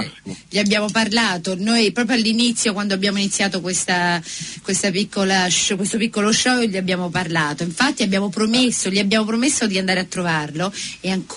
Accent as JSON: {"language": "Italian", "town": "Naples", "region": "Campania", "country": "Italy", "said": "io sono di Napoli, per cui abbiamo fatto il sud, l'abbiamo coperto io e Antonella. Io sono di Napoli"}